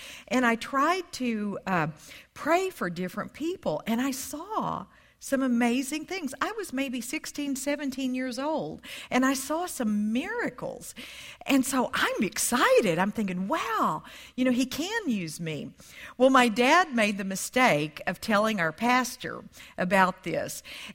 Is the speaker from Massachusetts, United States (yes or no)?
no; Texas, United States; accent: Texas; I was raised in Texas. And you may can tell from my accent, it's not Ohio.